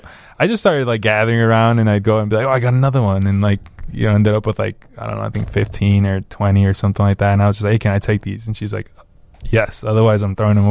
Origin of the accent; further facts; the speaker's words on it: Belize; I grew up in Belize, so like you have all these plants right outside.